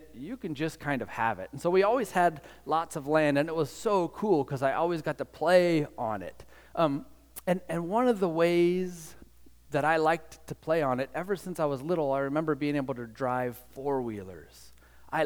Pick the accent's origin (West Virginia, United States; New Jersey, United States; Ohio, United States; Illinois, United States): West Virginia, United States; I grew up in West Virginia. It's weird there. Very, very strange.